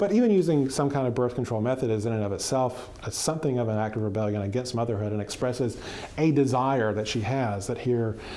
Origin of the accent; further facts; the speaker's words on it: Georgia, United States; And I am from Georgia.